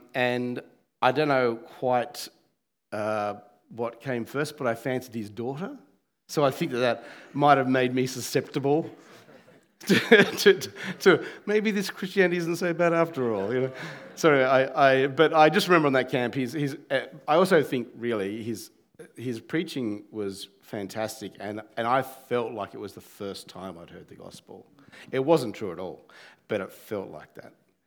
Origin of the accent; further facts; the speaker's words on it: Tasmania, Australia; So I'm from Tasmania, grew up there, was working there